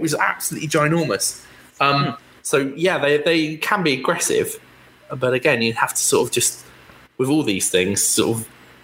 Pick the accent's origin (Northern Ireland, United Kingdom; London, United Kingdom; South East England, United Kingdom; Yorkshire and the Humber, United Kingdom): South East England, United Kingdom; So I'm from the New Forest, as Alan is. So we've grown up with animals roaming around.